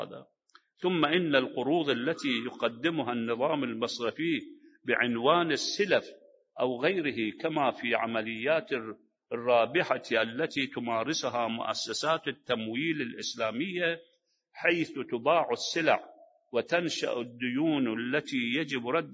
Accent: Najaf, Najaf Governorate, Iraq; عندنا في النجف الأسلف كانت دائرة، كانوا المرابين هكذا يفعلون

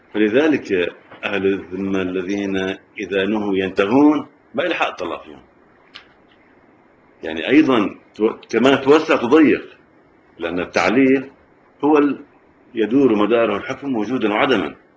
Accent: Lebanon; يعني الآن إحنا محل ابتلاء خصوصا عندنا في لبنان

